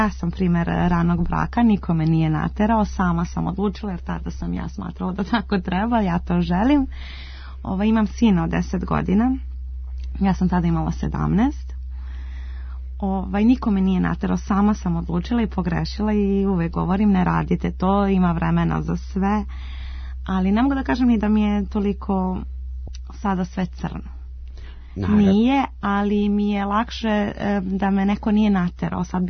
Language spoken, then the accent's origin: Serbian; Belgrade, Serbia; odrasla sam ovde na Dorćolu i u Zemunu